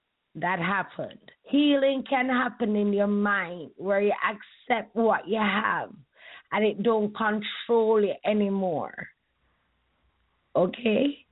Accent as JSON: {"language": "English", "country": "Jamaica", "said": "I'm Jamaican and this was never a part of our culture."}